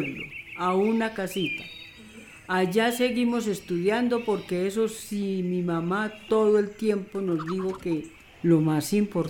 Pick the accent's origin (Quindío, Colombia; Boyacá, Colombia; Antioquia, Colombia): Antioquia, Colombia; born there; Yo nací en Antioquia, en una finca muy bonita donde cultivábamos mafafa, arroz y otras cosas más.